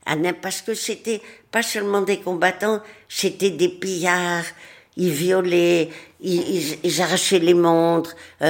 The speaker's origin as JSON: {"language": "French", "town": "Madrid", "region": "Community of Madrid", "country": "Spain", "tie": "born or raised there", "said": "puisque j'ai été élevée à Madrid. Et que je parle espagnol, peut-être même mieux que le français."}